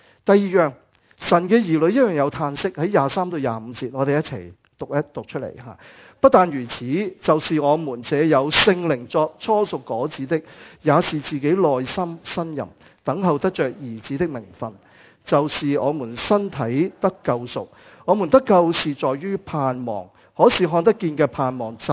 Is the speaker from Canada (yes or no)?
no; Hong Kong; 你估我哋香港人做唔做到呢？其实香港人好醒嘅。